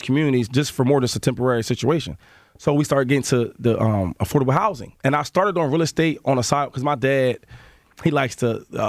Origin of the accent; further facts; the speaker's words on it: Harrisburg, Pennsylvania, United States; I was in my hometown, I want to say, 2 months ago. Now, check this story out. Now, mm-hmm. in Harrisburg, it's not a lot of superstars.